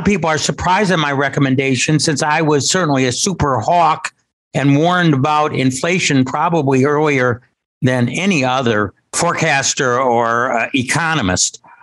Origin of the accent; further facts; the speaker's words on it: Chicago, Illinois, United States; born there; now in Philadelphia, United States; Yeah. Well, I've been here for 46 years. I was actually born in Chicago, so I'm a Midwesterner.